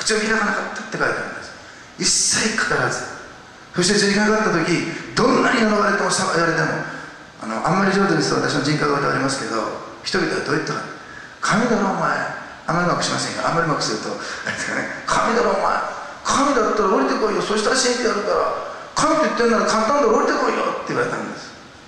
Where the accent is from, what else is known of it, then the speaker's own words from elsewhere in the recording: Osaka, Japan; 大阪出身なんでお父ちゃんって言うんですけどね